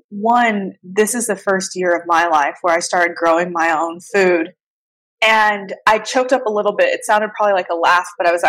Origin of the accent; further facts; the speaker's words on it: California, United States; where I grew up in Southern City, California, what a lot of people don't know about Orange County, where you and I met, is there's a reason why it's called Orange County.